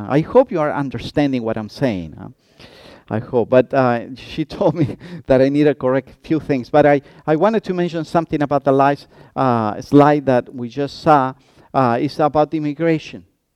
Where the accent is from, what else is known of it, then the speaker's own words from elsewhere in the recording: Santiago, Santiago Metropolitan Region, Chile; now in Rancagua, Chile; I say it's small because I grew up in Santiago.